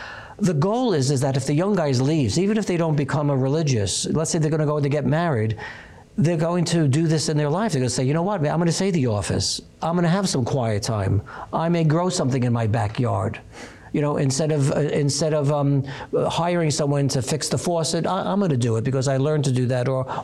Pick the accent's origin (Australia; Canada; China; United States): United States; Brooklyn, New York; When I was young, in the 50s and early 60s, it was not uncommon. I'm from Brooklyn.